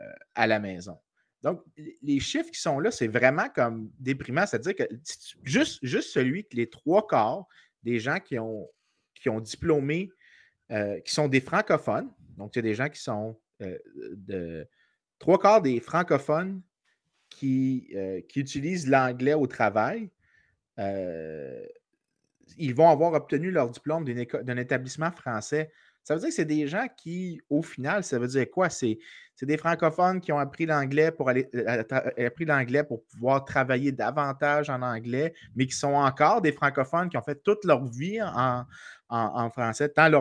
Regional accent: Montreal, Quebec, Canada; c'est ça, je suis de Montréal. C'est-tu pas la preuve ultime que je suis de Montréal?

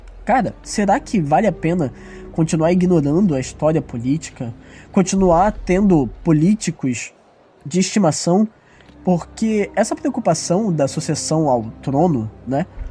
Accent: Brazil; Não, cara, eu falo isso porque eu sou brasileiro.

